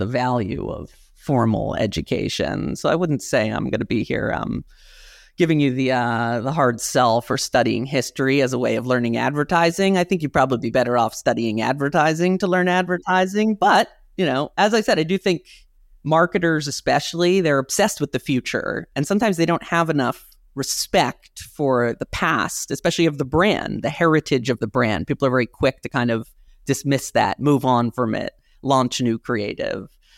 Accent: New York City, New York, United States; because I'm from New York City and I've never seen a garden or a lawn.

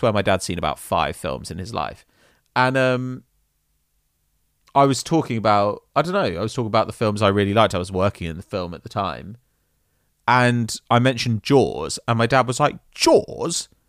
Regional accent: South East England, United Kingdom; accent: Kent; when I was at uni and I'd come across real posh dickheads, my Kent accent would start to come out really hard

